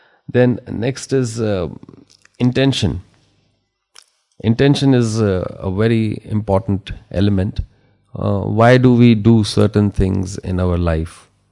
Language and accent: English; Dubai, United Arab Emirates; Well, I'm from Dubai and I got this opportunity.